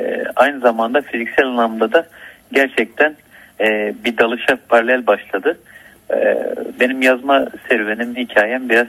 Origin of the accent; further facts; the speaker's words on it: Halfeti, Şanlıurfa, Turkey; Memleketimi söyledim, Halfeti diye.